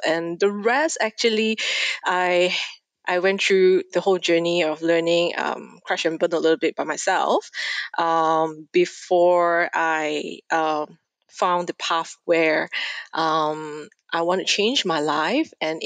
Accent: Malaysia; I'm born and bred in Malaysia.

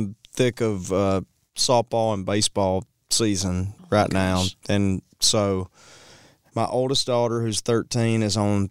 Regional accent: Arkansas, United States; also born or lived in Nashville, United States; You know, moving home was probably an unpopular thing. When I moved from Nashville back to Arkansas, you know

